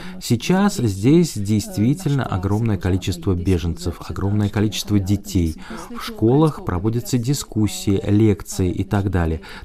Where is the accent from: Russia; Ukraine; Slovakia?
Slovakia; eastern Slovakia; Я родом из Восточной Словакии, из русинско-украинской семьи. Украинский язык я учила с детства, окончила украинскую гимназию